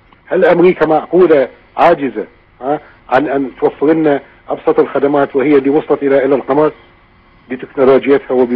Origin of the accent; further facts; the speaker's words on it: Iraq; خاصة تسييس الدين عندنا بالعراق هو معنى فرقة طائفية بصراحة